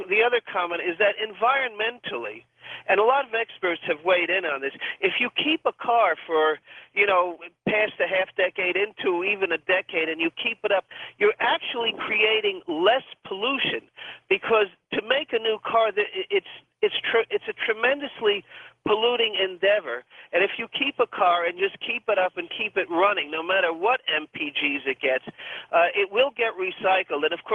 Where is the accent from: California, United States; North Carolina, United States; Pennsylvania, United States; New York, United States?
New York, United States; Manhattan; born there; I mean, I'm about 75 miles from Manhattan, and I was born in Manhattan, but in the winter, you really need four-wheel drives around here.